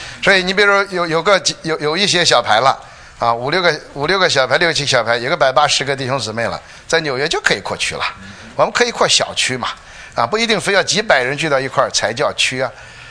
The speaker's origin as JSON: {"language": "Chinese", "country": "China", "said": "我才知道我们中国人多会省钱啊"}